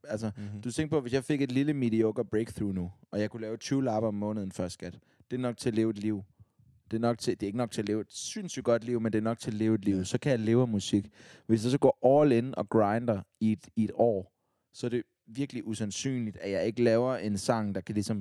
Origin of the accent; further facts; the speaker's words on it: Odense, Region of Southern Denmark, Denmark; Jeg er fra Odense, dude.